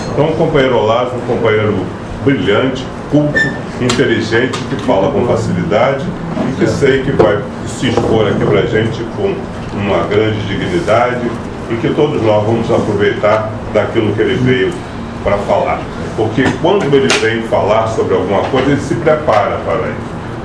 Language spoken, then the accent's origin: Portuguese; Santa Cruz, Rio de Janeiro, Brazil; Eu sou lá de Santa Cruz, para quem não sabe aí, eu comecei, sou filho de Santa Cruz, Santa Cruzense.